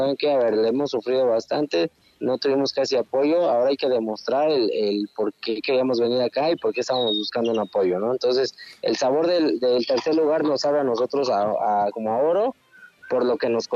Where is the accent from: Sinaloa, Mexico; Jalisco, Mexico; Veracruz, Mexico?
Veracruz, Mexico; Orizaba; andamos acá andamos en Veracruz, yo soy de acá de Orizaba, Veracruz